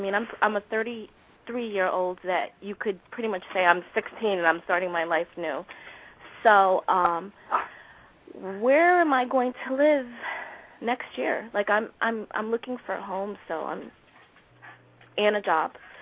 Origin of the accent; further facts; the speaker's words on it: New Haven, Connecticut, United States; I am from New Haven, Connecticut.